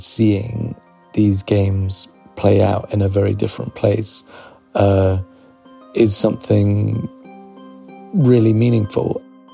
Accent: London, United Kingdom; I'm English. I grew up in London, in English stadiums.

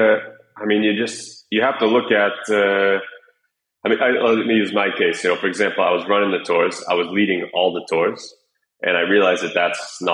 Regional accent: United States; I go to the US 3-4 times a year, visit family, friends.

